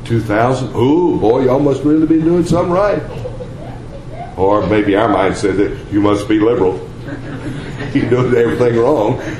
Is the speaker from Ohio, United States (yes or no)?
no; Texas, United States; accent: Texas; Y'all don't know Palti? Gadiah. Must be my Texas accent.